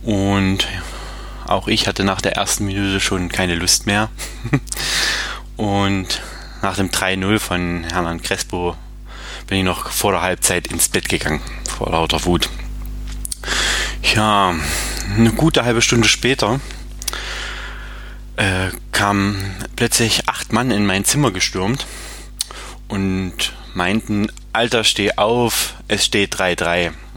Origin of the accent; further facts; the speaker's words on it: Halle, Saxony-Anhalt, Germany; ich komme aus Hall an der Saale.